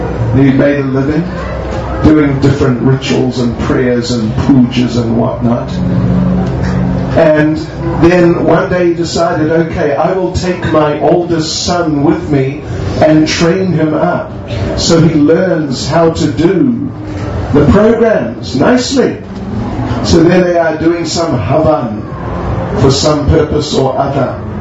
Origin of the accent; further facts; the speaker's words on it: Chatsworth, KwaZulu-Natal, South Africa; Like they say in Chatsworth, what they say? Gonna hit him on the head with a hoil. So, I'm from Unit 5, thanks. Central Chatsworth.